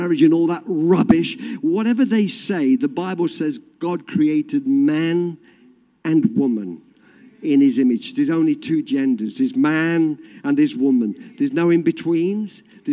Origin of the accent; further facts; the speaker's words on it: England, United Kingdom; because I'm English and I like the pomp and ceremony. There's a bit of British in me